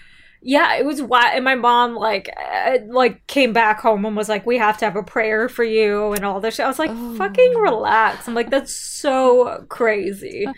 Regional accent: Illinois, United States; For whatever reason, when I was like really young, like middle school or whatever, I would not wear winter clothes.

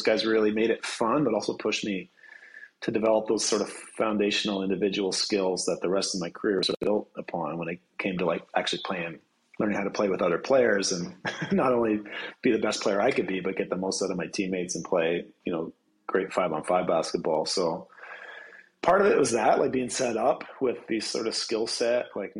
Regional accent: Fergus, Ontario, Canada; And I grew up in Fergus, Ontario, which is not that far from Kitchener-Waterloo.

